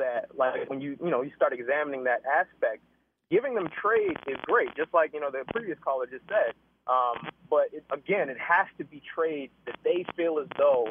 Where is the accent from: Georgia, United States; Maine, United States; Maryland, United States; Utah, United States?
Maryland, United States; Baltimore; like I grew up in Baltimore City, like, you know, from jump. I was born here, this is where I'm from, you know.